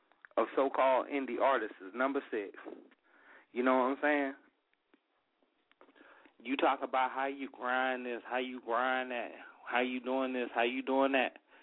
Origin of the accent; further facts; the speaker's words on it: Pennsylvania, United States; If y'all know, I'm from the Keystone State, PA in the house, 412, what it is.